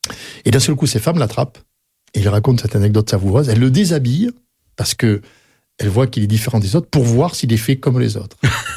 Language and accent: French; Bergerac, Nouvelle-Aquitaine, France; moi, quand j'étais gamin, à l'école à Bergerac